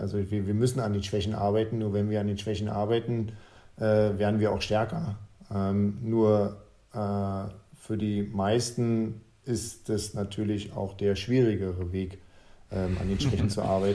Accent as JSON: {"language": "German", "region": "East Germany", "country": "Germany", "tie": "born or raised there", "said": "Ja, also ich bin ja im Osten groß geworden"}